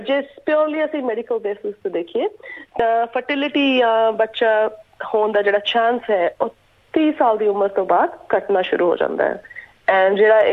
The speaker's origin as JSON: {"language": "Punjabi", "region": "Punjab", "country": "India", "moved": "as an adult", "lives_now": "Melbourne, Australia", "said": "ਮੈਂ ਪਿੱਛੇ ਤੋਂ ਇੰਡੀਆ ਤੋਂ ਹਾਂ, ਪੰਜਾਬੀ ਹਾਂ ਬੇਸਿਕਲੀ, ਪਰ 9 ਸਾਲ ਪਹਿਲੇ ਅਸੀਂ ਇੱਥੇ ਆ ਗਏ ਸੀ, ਹੁਣ ਤੱਕ ਇੱਥੇ ਹੀ ਹਾਂ। ਸੋ ਮੈਂ ਇੱਥੋਂ ਆਪਣੇ ਹਸਬੈਂਡ ਨਾਲ ਮੂਵ ਕੀਤੀ ਹੈ, ਪਿਛਲੇ 9 ਸਾਲ ਤੋਂ ਇੱਥੇ ਮੈਲਬਰਨ ਵਿੱਚ ਬੇਸਡ ਹਾਂ।"}